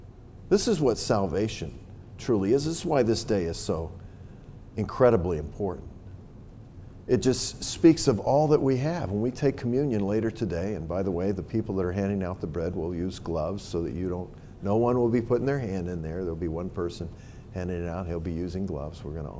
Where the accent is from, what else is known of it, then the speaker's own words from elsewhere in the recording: Virginia, United States; For example, I grew up in Virginia. My grandparents had a farm that has been in our family for well over 100 years.